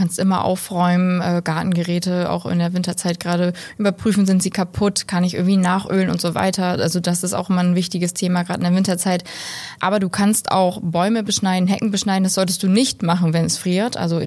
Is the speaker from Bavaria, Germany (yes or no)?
no; Bremen, Germany; hier in Oldenburg ein bisschen weniger, bei uns in Bremen ein bisschen mehr.